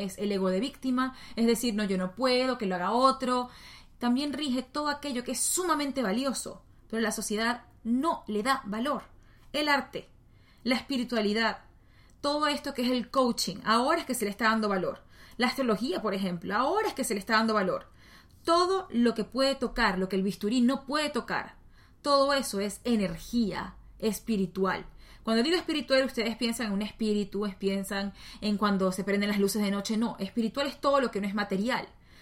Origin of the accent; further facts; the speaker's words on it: Venezuela; soy venezolana, soy abogada